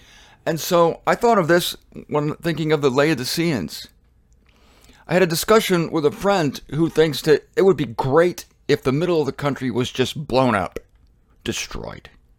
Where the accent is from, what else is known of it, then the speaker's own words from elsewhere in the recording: Canton, Ohio, United States; I'm from Canton, Ohio. It's a city. I was raised in the suburbs, so my fingernails are clean.